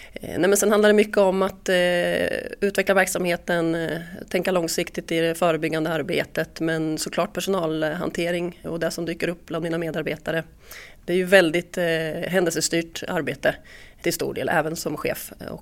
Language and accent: Swedish; Linköping, Östergötland, Sweden; Men jag är från Linköping så jag var tillbaka hit runt 2011-2012